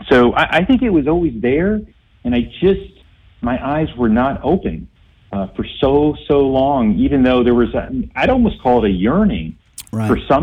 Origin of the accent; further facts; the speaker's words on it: New York City, New York, United States; I grew up in New York City, and I frankly didn't believe in anything.